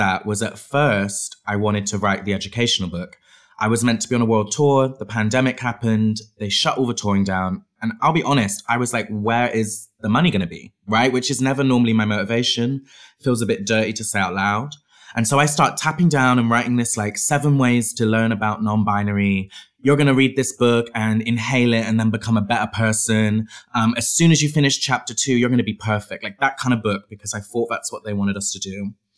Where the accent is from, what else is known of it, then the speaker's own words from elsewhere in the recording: Bristol, South West England, United Kingdom; I grew up in Bristol in England, which for people that don't know, England is made up of more than just London.